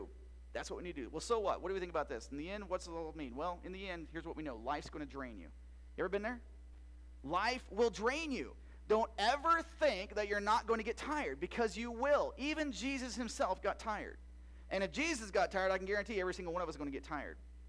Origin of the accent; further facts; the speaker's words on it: Missouri, United States; I lost a job at a church in Missouri, 30 minutes from my hometown